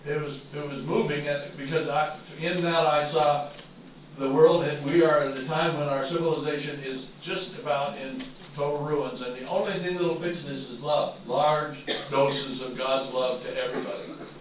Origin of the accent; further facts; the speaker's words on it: Idaho, United States; it's a lot like growing up in Idaho was for me when I was a boy.